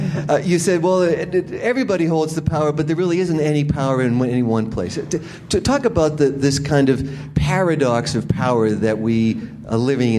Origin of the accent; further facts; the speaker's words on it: Boston, Massachusetts, United States; I'm from Boston, and we've been through the last 6 months of winter